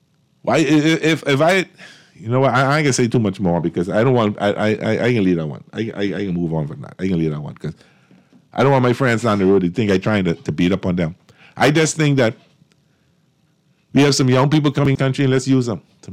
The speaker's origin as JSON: {"language": "English", "town": "Chippenham", "region": "New Providence", "country": "Bahamas", "tie": "born or raised there", "said": "This, I grew up in Chippenham. I always tell people, Fort Charlotte is my backyard."}